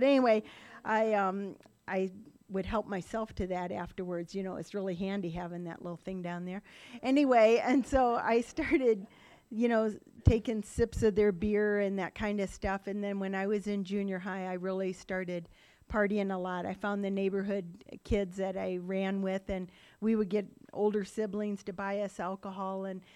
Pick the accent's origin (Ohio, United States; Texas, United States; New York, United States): Ohio, United States; I grew up in Ohio. I'm one of five kids, and my parents were good people